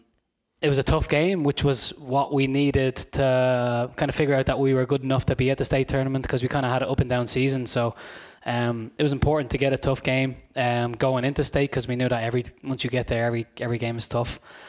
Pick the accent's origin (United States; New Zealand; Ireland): Ireland; I'm actually from Ireland, not from Scotland.